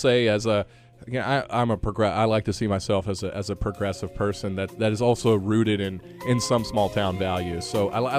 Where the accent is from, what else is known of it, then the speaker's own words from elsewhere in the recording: United States; I really don't care because I'm an American.